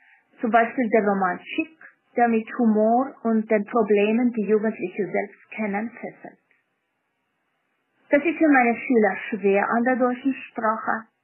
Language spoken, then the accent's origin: German; Estonia; Ich komme aus Estland. Ich bin geboren im Jahr 1962.